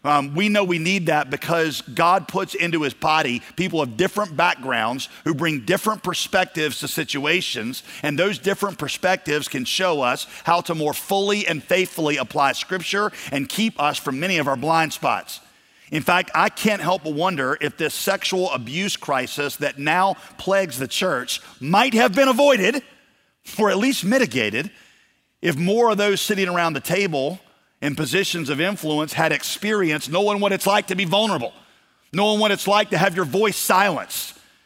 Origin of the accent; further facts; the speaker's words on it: the South, United States; Okay, again, I'm white male from the South, so I'm not hating on anybody, okay?